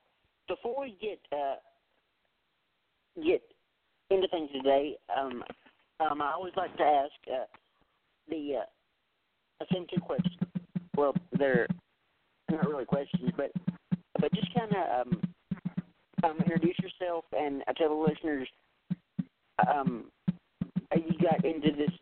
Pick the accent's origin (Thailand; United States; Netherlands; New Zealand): United States; Tennessee; You know, I'm a southern boy myself. I'm from Tennessee, born and raised.